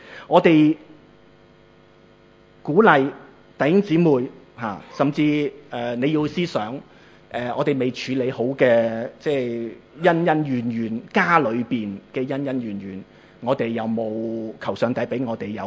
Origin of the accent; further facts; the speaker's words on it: Chaozhou, Guangdong, China; 我是一个潮州裔的家庭长大的潮州人